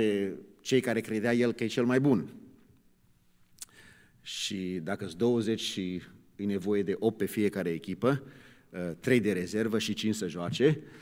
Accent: United States; Când eram copil, în America, când se juca la sport

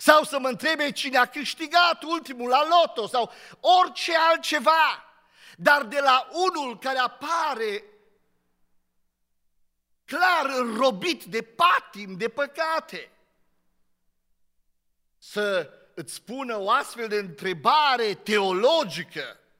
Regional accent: Romania; mirosea, zicem noi românii, de departe alcool

